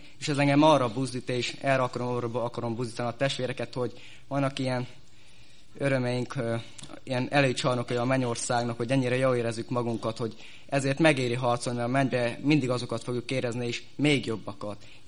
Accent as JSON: {"language": "Hungarian", "town": "Gálospetri", "region": "Szabolcs-Szatmár-Bereg", "country": "Hungary", "said": "Én Gálos Petriből jöttem … 18 évesok"}